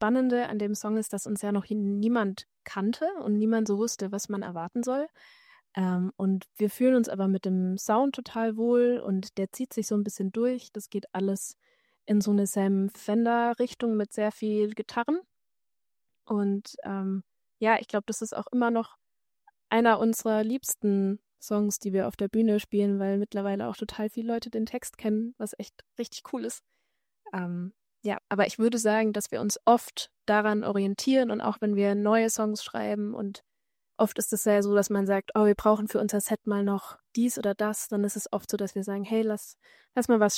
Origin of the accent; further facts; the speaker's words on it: Würzburg, Bavaria, Germany; Wir kommen aus der Region Würzburg